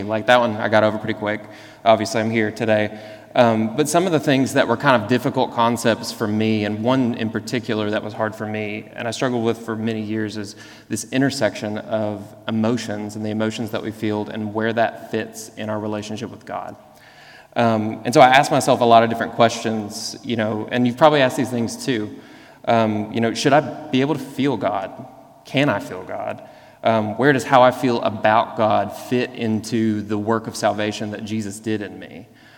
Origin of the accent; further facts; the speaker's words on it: the South, United States; like growing up in the South and kind of like the cultural Christianity of the South